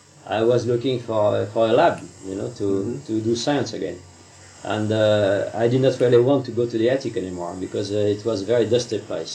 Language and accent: English; Paris, Île-de-France, France; English is a second language; I was born in Paris, 1922, and I was trained the normal way, you know, in the primary school and secondary school